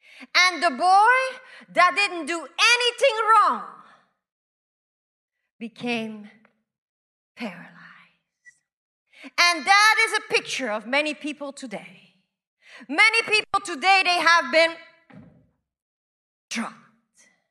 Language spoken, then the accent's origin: English; Belgium; now in United States; You know, I'm originally from Belgium. I was born and raised there, and we have a king and a queen.